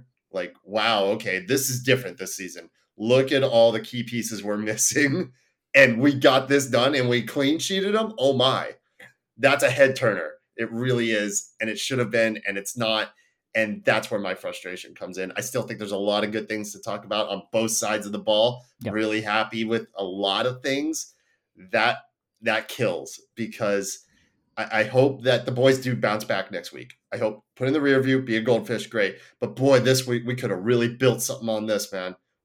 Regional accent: Ohio, United States; Growing up in Ohio, it's not that I'm not used to disappointment.

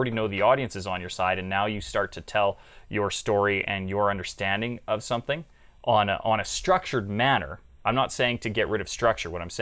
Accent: Canada; I'm Canadian

